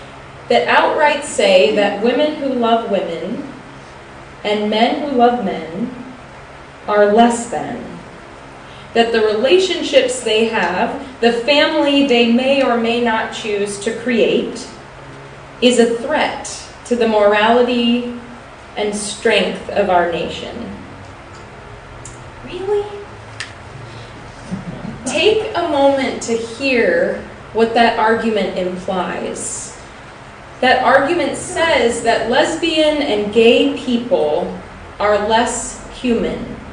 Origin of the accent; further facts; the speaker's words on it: South Carolina, United States; I've been very proud recently of my home state of South Carolina.